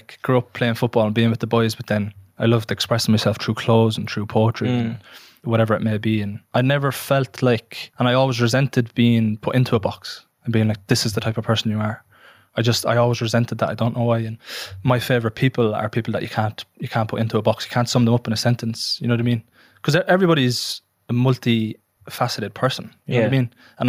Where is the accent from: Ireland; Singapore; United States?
Ireland; Athy, Leinster; I grew up in Athy, in a council estate called Clamullion, which I hold very, very dear to my heart.